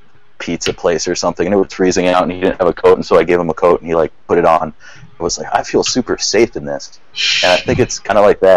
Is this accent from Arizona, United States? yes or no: no; Boulder, Colorado, United States; I'm from Boulder, Colorado, like big, I'm going to school here, like big hippie town.